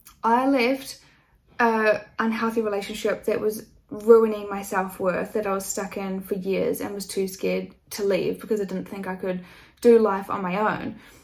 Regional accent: New Zealand; moved away; and then I couldn't get government support because I'm from New Zealand.

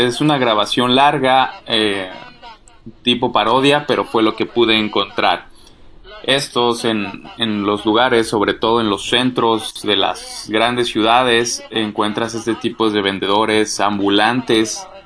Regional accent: Mexico; Nosotros como mexicanos a lo mejor ya estamos habituados

